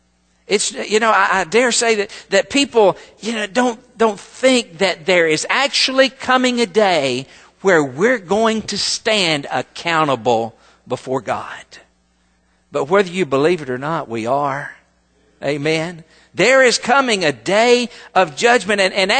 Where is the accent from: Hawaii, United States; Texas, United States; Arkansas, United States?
Arkansas, United States; Des Arc; Now, listen, I'm a dumb old country boy. Not only that, I'm from Des Arc, Arkansas, which is where I was educated.